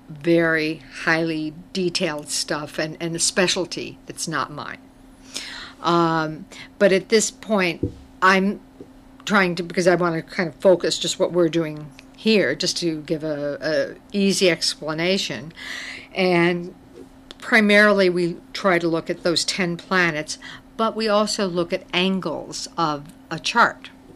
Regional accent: East Coast, United States; born there; now in Michigan, United States; because I was born on the East Coast and have now live here in Michigan

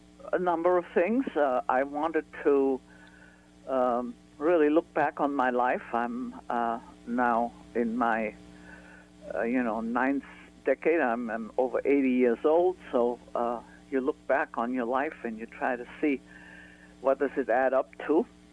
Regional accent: Vienna, Austria; I grew up in Vienna, and I grew up in a sheltered middle-class environment with all the benefits thereof.

